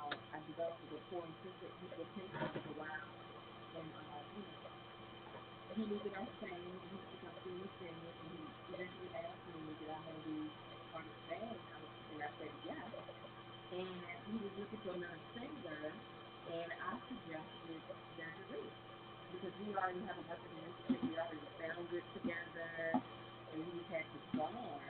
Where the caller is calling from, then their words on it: Maryland, United States; Okay, we're calling outside of D.C. We're in Maryland at the moment.